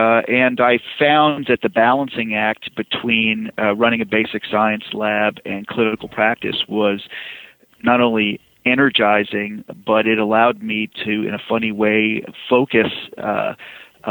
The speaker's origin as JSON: {"language": "English", "region": "New York", "country": "United States", "also_born_or_lived": "Boston", "moved": "yes", "said": "I'm originally from New York and did my early schooling there, but then moved to Boston where I did undergraduate and medical school at Harvard"}